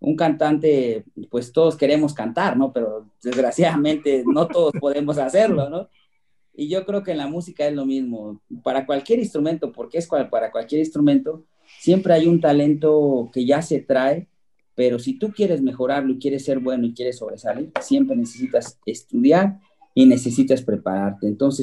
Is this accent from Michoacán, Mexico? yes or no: no; Oaxaca, Mexico; anteriormente la música oaxaqueña siempre ha sido una tradición porque es parte de nuestra cultura. En Oaxaca es tierra de músicos.